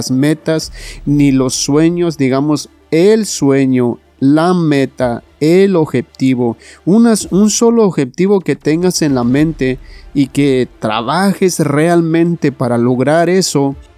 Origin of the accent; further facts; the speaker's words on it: Mexico; En México, yo soy de México